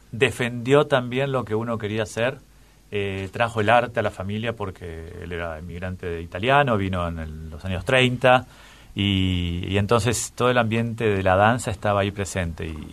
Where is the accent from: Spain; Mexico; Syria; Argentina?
Argentina; Carapachay, Buenos Aires Province; born there; no nací en una clínica, nací en una partera en Carapachay, en la casa de mi bisabuela.